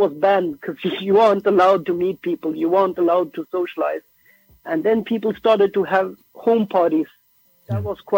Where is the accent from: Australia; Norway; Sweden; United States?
Norway; first language Norwegian; English is a second language; when I was at home, I'm always speaking Urdu and Punjabi, but when I'm outside, you know, my first language is actually Norwegian.